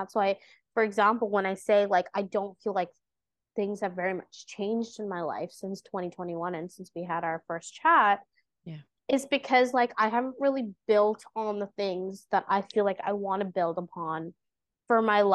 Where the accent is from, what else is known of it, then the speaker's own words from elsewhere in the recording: India; but as an Indian person, our understanding of Vedic astrology and the approach is so different.